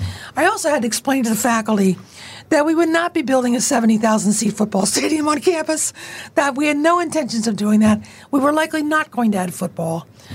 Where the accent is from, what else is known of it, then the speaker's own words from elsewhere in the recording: Abington, United States; Abington's my hometown.